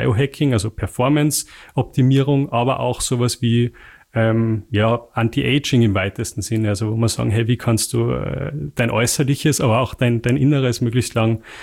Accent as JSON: {"language": "German", "region": "Salzburg", "country": "Austria", "said": "ich komme aus dem Pinzgau, da sagt man, hilft's nix, schadet's nix."}